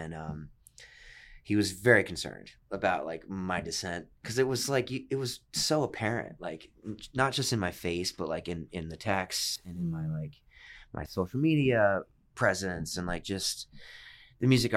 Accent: Cape Coral, Florida, United States; one of my buddies from Cape Coral, like from my hometown

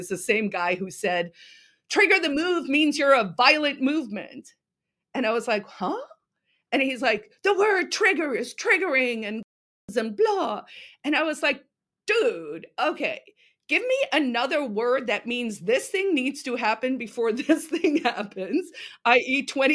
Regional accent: South Africa; now in United States; I'm an African American. I'm from South Africa originally, right? So I'm a South African American woman with two postgraduate degrees

